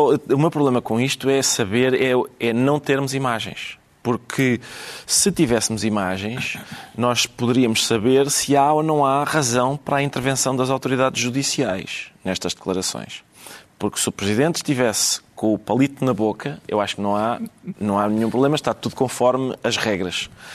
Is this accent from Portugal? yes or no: yes; Lisbon, Portugal; Provavelmente a minha dificuldade em compreender isso é porque eu sou de São Sebastião da Pedreira. sou muito urbano.